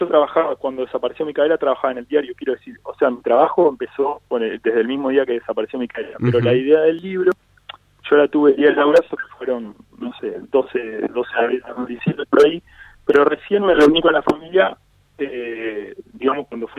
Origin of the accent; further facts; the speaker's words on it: Entre Ríos, Argentina; also born or lived in Ramos Mejía / Paraná / Concepción del Uruguay; Yo en realidad nací en Ramos Mejía, pero bueno, viví en Entre Ríos más de 20 años, así que yo soy entrerriano, viví en Paraná, en Concepción del Uruguay también.